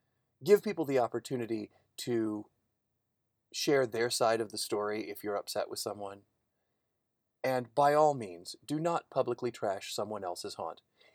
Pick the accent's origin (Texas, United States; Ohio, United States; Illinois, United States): Illinois, United States; Chicago; I grew up in Chicago. Most of my friends were Jewish. So that's why I use the word tuchus.